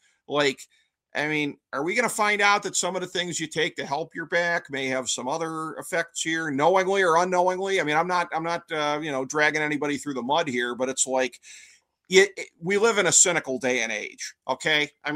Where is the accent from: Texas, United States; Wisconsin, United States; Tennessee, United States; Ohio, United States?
Ohio, United States; Cleveland; the baseball fans in my hometown of Cleveland here